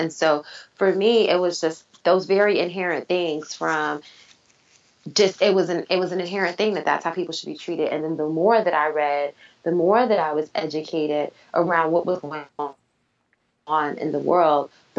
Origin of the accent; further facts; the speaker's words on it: Chicago, Illinois, United States; you know, carrying those two identities, you know, growing up in Chicago.